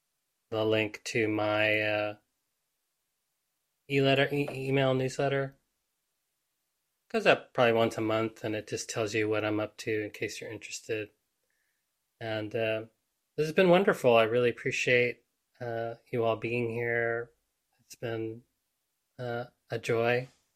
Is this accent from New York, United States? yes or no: no; Alabama, United States; but I grew up in Alabama.